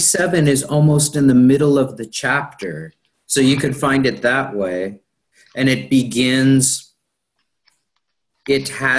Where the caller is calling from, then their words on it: Scotland, United Kingdom; I'm in Scotland.